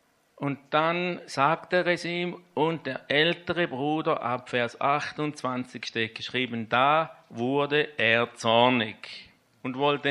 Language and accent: German; Switzerland; dass er trötzelet, sagt man bei uns in der Schweiz. Wie sagt man hier in Österreich?